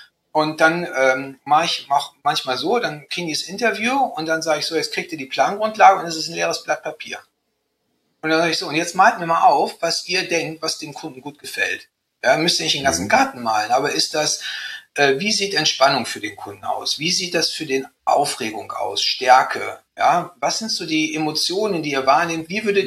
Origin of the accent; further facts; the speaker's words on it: Rhineland, Germany; also ich bin ja Rheinländer